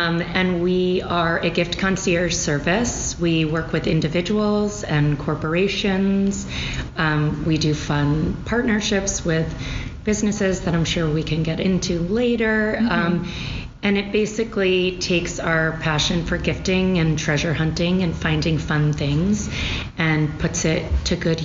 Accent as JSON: {"language": "English", "town": "Baltimore", "region": "Maryland", "country": "United States", "said": "And I'm from Baltimore, so"}